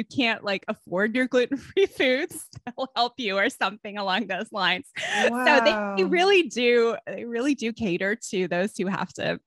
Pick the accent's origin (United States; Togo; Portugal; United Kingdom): United States; East Coast; moved away; So I am an East Coast native who turned Texan. Let's see here. I think we're going on 14 years now.